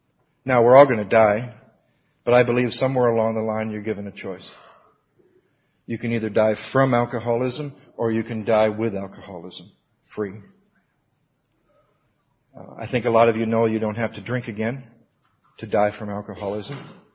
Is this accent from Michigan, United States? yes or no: yes; Battle Creek, Michigan, United States; I grew up in Battle Creek, Michigan, which is halfway between Detroit and Chicago.